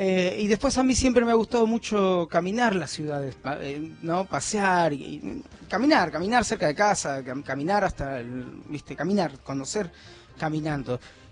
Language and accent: Spanish; Mexico; now in Argentina; acá como mexicano, me pasó un poco lo que me pasó